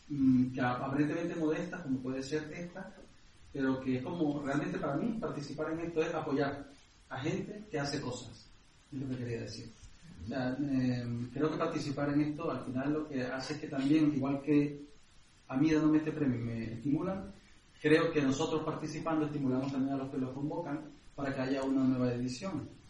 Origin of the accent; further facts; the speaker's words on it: Nicaragua; now in Seville, Spain; Y yo no vivo aquí, ni soy de aquí, pero bueno, yo soy nicaragüense, pero resido en Sevilla desde hace bastante tiempo ya.